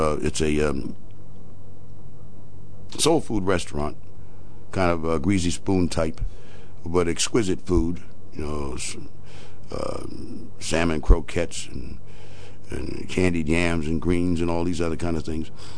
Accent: Cleveland, Ohio, United States; I grew up in Cleveland, Ohio.

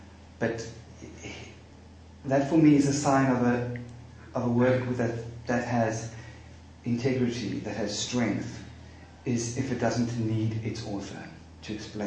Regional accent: South Africa; not as a writer, as a South African writer

